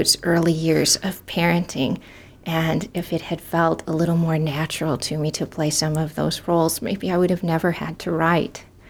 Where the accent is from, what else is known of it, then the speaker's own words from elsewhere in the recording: Iowa, United States; I grew up in Northwest Iowa, and my high school English teacher took us on a field trip to Lincoln, Nebraska